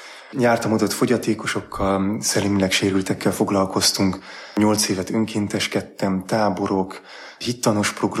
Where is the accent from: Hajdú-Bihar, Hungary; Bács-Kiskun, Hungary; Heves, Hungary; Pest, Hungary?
Pest, Hungary; Csobánka; Csobánkáról származom, Budapest felett egy kisebb település a Pilis-hegységben. Egy ötgyermekes családból származom, nagy család. Én vagyok a negyedik gyerek